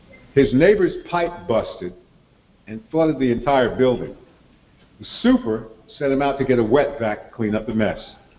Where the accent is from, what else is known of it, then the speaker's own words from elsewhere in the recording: Monroe, Michigan, United States; I'm from Monroe, Michigan